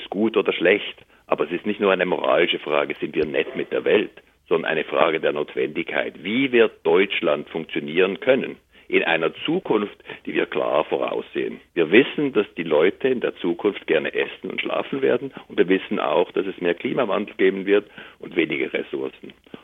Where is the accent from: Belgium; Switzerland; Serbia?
Switzerland; Ich bin in der Schweiz aufgewachsen.